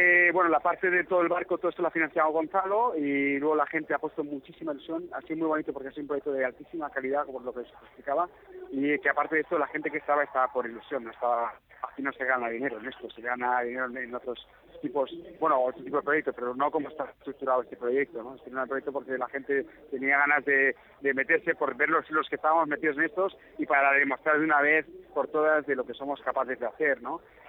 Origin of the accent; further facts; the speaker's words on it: Barcelona, Catalonia, Spain; en el caso de Barcelona todavía más, porque soy de Barcelona y es una fundación